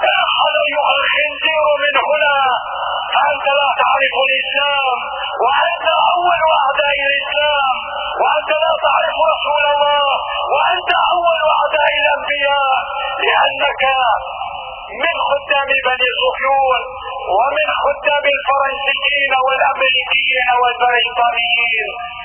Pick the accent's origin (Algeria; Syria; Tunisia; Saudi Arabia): Syria; ونحن كسوريين نمد يدنا الى كل من اراد الحوار